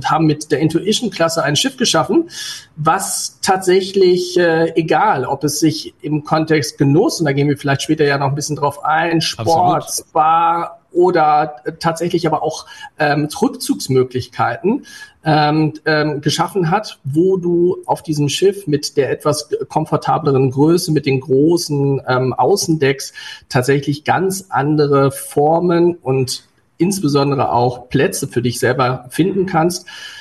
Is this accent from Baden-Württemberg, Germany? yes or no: no; North Rhine-Westphalia, Germany; now in Hamburg, Germany; Ich komme aus Ostwestfalen. Da ist es jetzt nicht ganz so mit dem Meer